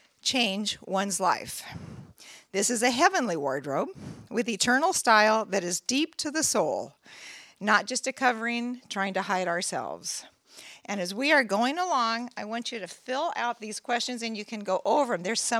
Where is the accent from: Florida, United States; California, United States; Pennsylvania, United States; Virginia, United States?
California, United States; Merced; I went up to visit my 95-year-old stepmother in Merced, my hometown.